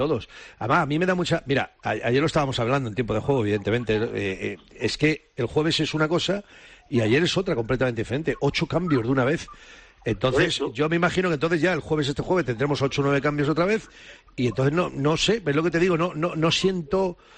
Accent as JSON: {"language": "Spanish", "country": "Spain", "said": "yo, que me siento como me siento, evidentemente de español y que soy muy español"}